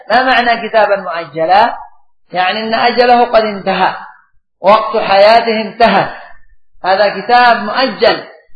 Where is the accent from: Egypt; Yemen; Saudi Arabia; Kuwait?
Yemen; حتى عندنا في اليمن من كان ينكر من المعتزلة من ينكر القدر